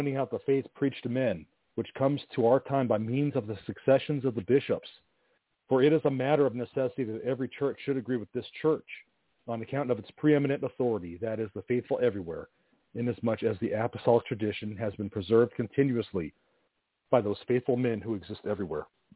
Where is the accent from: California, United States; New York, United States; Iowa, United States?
California, United States; I say dude a lot. I grew up in Southern California.